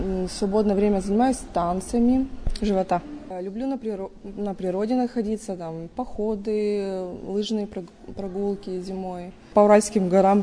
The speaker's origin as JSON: {"language": "Russian", "town": "Sredneuralsk", "region": "Sverdlovsk Oblast", "country": "Russia", "tie": "born or raised there", "said": "сегодня здесь, в Среднеуральске, в родном городе."}